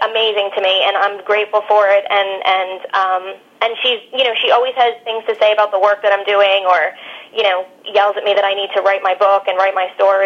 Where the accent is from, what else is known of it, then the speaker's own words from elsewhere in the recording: East Coast, United States; I'm from the East Coast, so I worked in New York City at the time